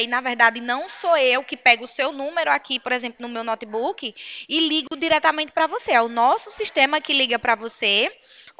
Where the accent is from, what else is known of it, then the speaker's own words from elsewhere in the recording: Pernambuco, Brazil; Eu sou do Pernambuco também.